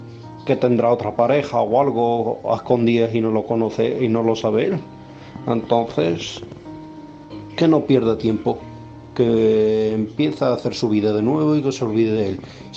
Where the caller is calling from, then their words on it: Algeciras, Andalusia, Spain; corresponsal de Algeciras.